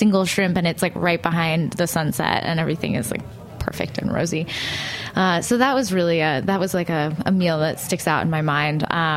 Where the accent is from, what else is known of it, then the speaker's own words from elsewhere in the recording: Brooklyn, New York, United States; I'm from Brooklyn, so I have to project kind of a skepticism on all things.